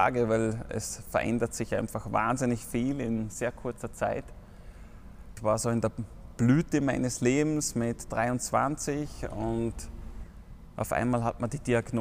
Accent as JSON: {"language": "German", "town": "Dornbirn", "region": "Vorarlberg", "country": "Austria", "said": "ich bin aus Vorarlberg, Dornbirn, spiele für den UTC Dornbirn und den Rollstuhlclub Enyo Vorarlberg. Bin 37 Jahre."}